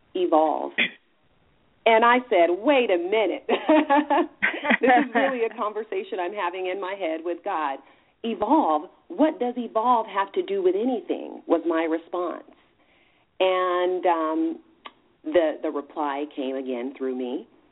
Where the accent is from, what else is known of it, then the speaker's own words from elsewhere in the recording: California, United States; So I grew up in Southern California, the outskirts, so, you know, Linwood, Long Beach, Compton area there.